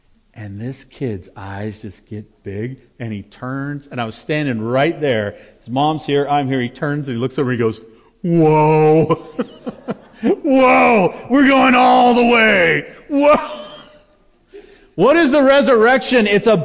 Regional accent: Fallon, Nevada, United States; now in Chicago, United States; I was coming from Fallon, Nevada, which the tallest building on the one main street is 4 stories tall.

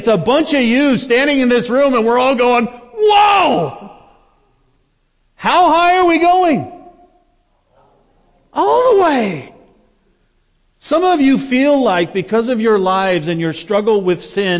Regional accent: Fallon, Nevada, United States; now in Chicago, United States; I was coming from Fallon, Nevada, which the tallest building on the one main street is 4 stories tall.

